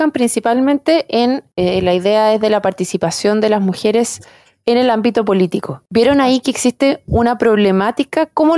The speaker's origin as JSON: {"language": "Spanish", "country": "Chile", "said": "esto nosotros como chilenos, la verdad es que no estamos de acuerdo"}